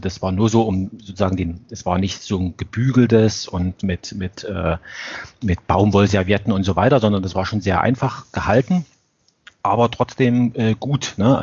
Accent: Germany; ich hatte ja die allergrößten Befürchtungen, dass wir dort als Deutsche veräppelt werden oder sowas

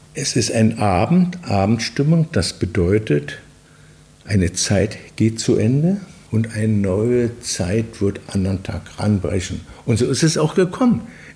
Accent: Belgium; Ich hatte ja immer als Belgier woanders auch noch ein Konto in Belgien.

